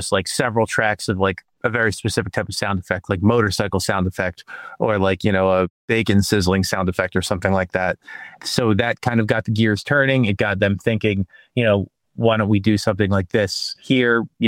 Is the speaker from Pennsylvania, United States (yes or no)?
yes; Pennsylvania, United States; So I was born and raised in Delaware County myself. I can say over the years, I've personally developed a sense of Delaware County pride.